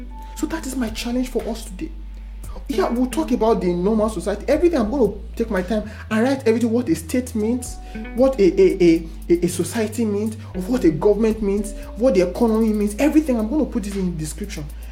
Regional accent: Nigeria; What we are capable of building as Nigerians, as Nigerian youths, I don't think the world can even imagine.

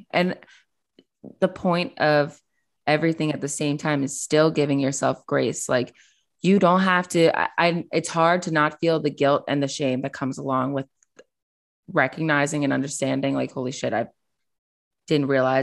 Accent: the South, United States; because I was raised in the South. And unfortunately my views weren't where they are now.

